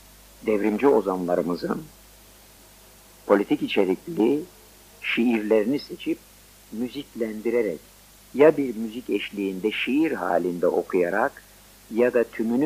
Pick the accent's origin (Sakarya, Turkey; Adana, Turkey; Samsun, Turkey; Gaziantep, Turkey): Adana, Turkey; now in Istanbul, Turkey; Adanalıyım. Şimdi İstanbul'da oturuyorum.